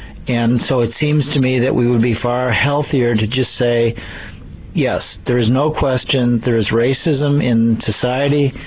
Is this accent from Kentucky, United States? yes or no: no; Chicago, Illinois, United States; I grew up in Chicago. I think Chicago, at least in part, is a city that recognizes more its own sins